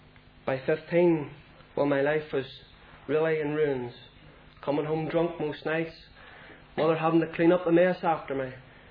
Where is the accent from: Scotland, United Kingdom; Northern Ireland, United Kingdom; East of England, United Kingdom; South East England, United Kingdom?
Northern Ireland, United Kingdom; Lisburn; I was brought up in Lisburn. Sent each week faithfully to a Sunday school in Belfast, and I do thank the Lord for those precious years of hearing the gospel.